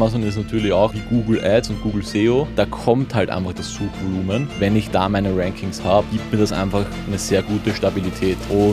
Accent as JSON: {"language": "German", "country": "Austria", "said": "Auch wenn es 5 Stunden Fahrt ist, als Österreicher kommen wir gerne nach Bayern."}